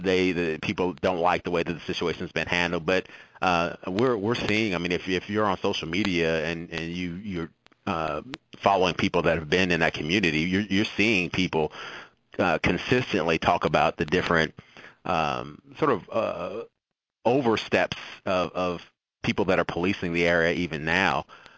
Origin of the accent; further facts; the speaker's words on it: St. Louis, Missouri, United States; where I grew up in St. Louis area, I mean, we would have saw a police officer if a white cop would have been in our neighborhood.